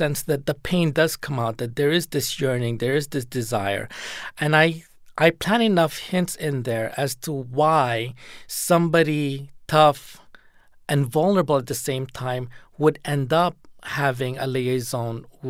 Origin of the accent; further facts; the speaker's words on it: Philippines; also born or lived in Hawaii; I grew up in the Philippines, which was colonized by the U.S.